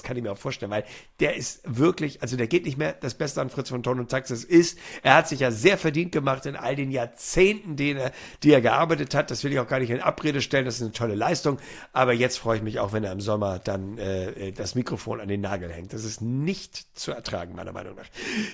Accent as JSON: {"language": "German", "region": "Hamburg", "country": "Germany", "said": "Es ist zwar für mich als Hamburger schon ziemlich weit südlich"}